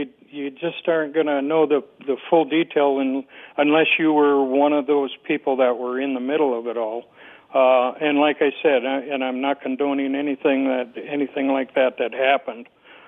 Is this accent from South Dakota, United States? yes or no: yes; Mobridge, South Dakota, United States; Yeah, I'm originally from Mobridge.